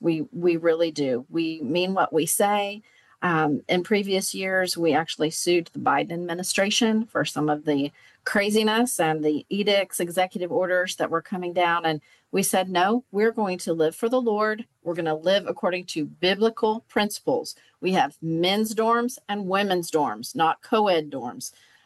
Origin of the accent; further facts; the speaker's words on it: Conway, Arkansas, United States; now in Branson, United States; I am a Southern girl. I'm from Conway, Arkansas, and my family always visited the Ozarks growing up for vacations in the summer.